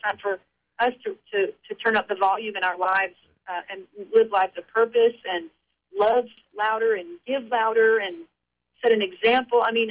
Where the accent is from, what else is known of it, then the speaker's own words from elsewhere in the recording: Florida, United States; from right here in my hometown in Central Florida.